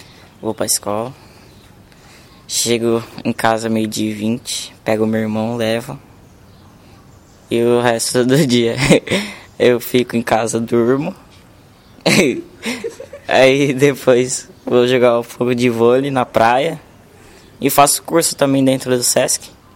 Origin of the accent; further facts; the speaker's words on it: Itapecerica da Serra, São Paulo, Brazil; born there; now in Bertioga, Brazil; São Paulo, Itapetirica da Serra.